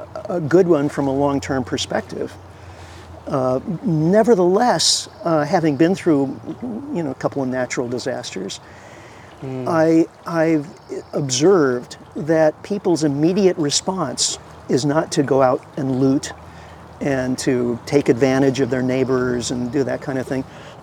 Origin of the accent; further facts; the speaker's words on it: Midwest, United States; as a kid growing up in the Midwest in the 1950s and 60s, abundance was everywhere.